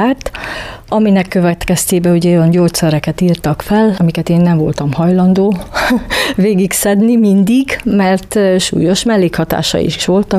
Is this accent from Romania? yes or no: no; Ljubljana, Slovenia; moved away as an adult; now in Vojvodina, Serbia; Szlovéniában születtem, ott nőttem fel Ljubljanában. A szüleim viszont vajdasági magyarok. Tehát ők úgy kerültek Szlovéniába, úgyhogy én is az öcsém már ott születtünk, ott is nőttünk fel. Férjhez mentem vissza a Vajdaságba